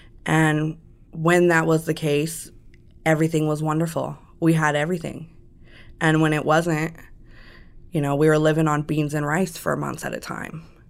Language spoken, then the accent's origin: English; Las Vegas, Nevada, United States; also born or lived in Las Cruces, New Mexico; Well, I was born in Las Cruces, New Mexico. When I was about 2 years old, my biological mother and my father came to Las Vegas to begin their new life together.